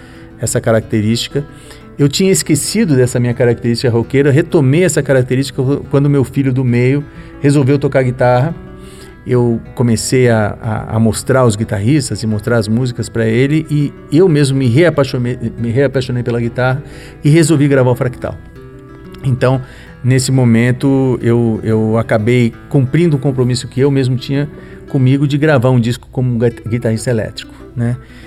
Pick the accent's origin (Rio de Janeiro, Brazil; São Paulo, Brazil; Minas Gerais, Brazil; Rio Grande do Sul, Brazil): São Paulo, Brazil; eu cresci em São Paulo, né? E eu cresci em São Paulo num momento, principalmente num momento em que São Paulo abriu muitas portas para a cultura americana, principalmente, né?